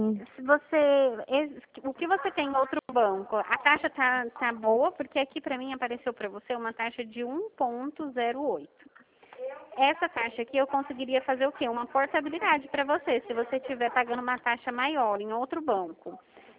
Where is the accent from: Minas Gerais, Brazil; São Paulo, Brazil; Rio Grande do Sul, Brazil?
São Paulo, Brazil; Eu sou do estado de São Paulo.